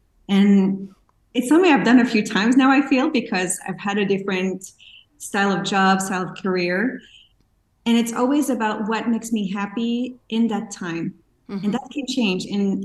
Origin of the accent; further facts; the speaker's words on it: Geneva, Switzerland; moved away as an adult; also born or lived in Montreal, Canada / Seoul, South Korea / Singapore; I'm originally from Switzerland, from Geneva. That's where I grew up. But life took me abroad, and I had the opportunity to study in Montreal doing a Bachelor of Commerce.